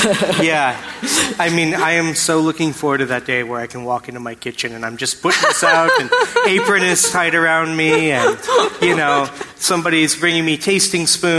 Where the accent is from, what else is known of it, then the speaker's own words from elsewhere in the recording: California, United States; growing up in the Bay Area and being part of a really a large, a community of cultural diversity